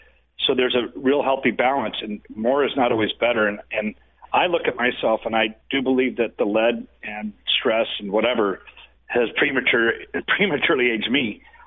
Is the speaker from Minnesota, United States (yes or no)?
no; Reno, Nevada, United States; also born or lived in Lake Tahoe; I grew up in Lake Tahoe, Reno, and the backpacking, fly fishing, skiing really changed my life.